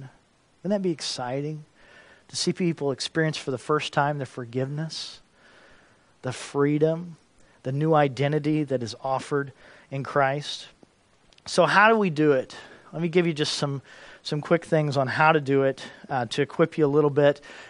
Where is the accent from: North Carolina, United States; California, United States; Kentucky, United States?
Kentucky, United States; born there; I have some family in Kentucky. I was born in Kentucky.